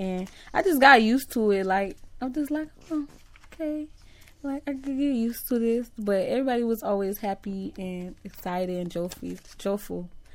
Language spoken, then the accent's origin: English; Florida, United States; Off 92nd Street and 22nd Ave.